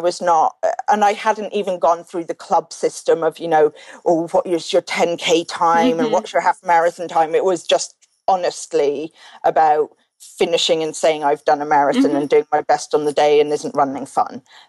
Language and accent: English; East of England, United Kingdom; I ran when I was at school in the UK. Like, I grew up in Norfolk